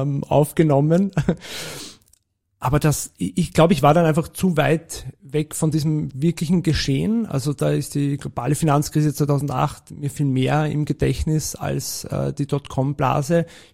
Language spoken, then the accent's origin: German; Vienna, Austria; Ich bin in Wien geboren und aufgewachsen im 7. Bezirk.